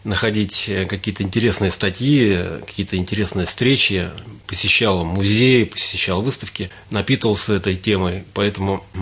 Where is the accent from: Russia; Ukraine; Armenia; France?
Russia; Rodniki, Ivanovo Oblast; Родом я из Родников, в Родниках прошли мои детские годы, поэтому, когда вернулся после службы в вооруженных силах, так сказать, на свою малую родину